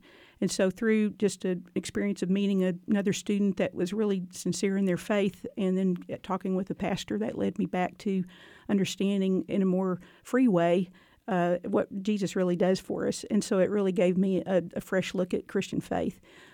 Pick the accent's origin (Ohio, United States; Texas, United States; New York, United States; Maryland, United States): Texas, United States; Gatesville; also born or lived in Northern Virginia; Sure. I grew up in Gatesville, Texas, and I went to Baylor as an undergrad